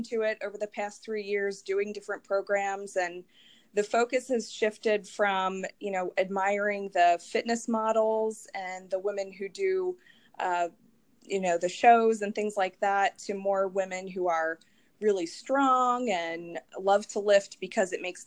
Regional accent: Pennsylvania, United States; I'm in Pennsylvania near Philly.

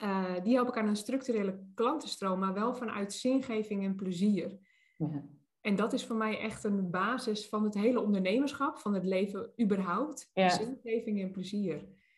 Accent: Tuitjehorn, North Holland, Netherlands; Nou, waar ik vandaan kom is Tuitjehorn. Dat ligt echt in Noord-Holland-Noord, tussen Alkmaar en Schagen. Ik kom echt uit een boerendorp, echt, weet je.

